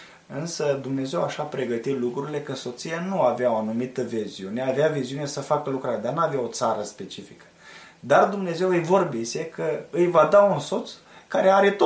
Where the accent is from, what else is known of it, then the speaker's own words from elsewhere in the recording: Dumbrăveni, Suceava County, Romania; Biserica mamă, de unde ne tragem din România, este biserica Betel din Dumbrăveni, județul Suceava